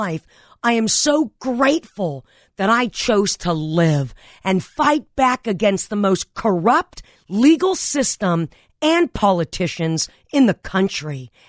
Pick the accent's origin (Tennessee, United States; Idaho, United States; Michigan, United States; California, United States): California, United States; Granada Hills; when I was a kid growing up on Goya Street, get off your ass street, in Granada Hills, California